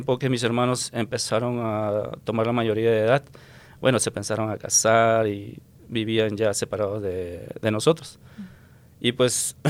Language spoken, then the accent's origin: Spanish; Lima, Peru; Soy de un país sudamericano, Perú.